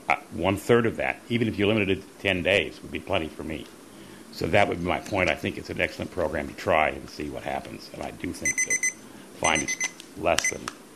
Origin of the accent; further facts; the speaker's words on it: San Jose, California, United States; I'm from San Jose, and I'm here to speak in support of option two